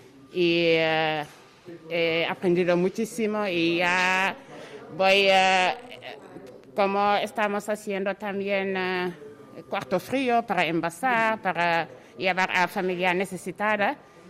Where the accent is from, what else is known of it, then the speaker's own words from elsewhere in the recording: Senegal; now in Spain; Senegalesa. Llevo 13 años aquí en España.